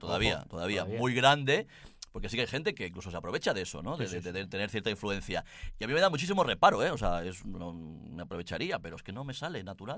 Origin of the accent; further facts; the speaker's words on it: Quiroga, Galicia, Spain; Soy de Quiroga, que es un concello de Lugo, en sí. Galicia, muy pequeño.